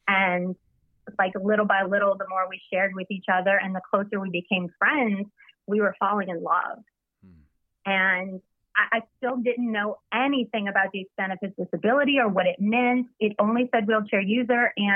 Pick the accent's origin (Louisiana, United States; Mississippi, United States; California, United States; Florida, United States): Louisiana, United States; Metairie; I live in, or I was from Metairie in Louisiana.